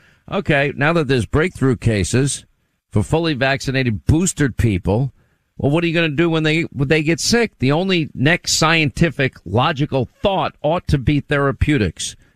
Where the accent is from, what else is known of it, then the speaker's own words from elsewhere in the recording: New York, United States; born there; Maybe it's because I was born in New York, Kenny.